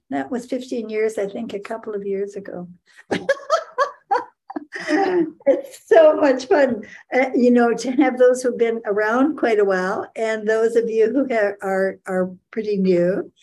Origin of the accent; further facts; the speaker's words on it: Maryland, United States; and I'm from Maryland.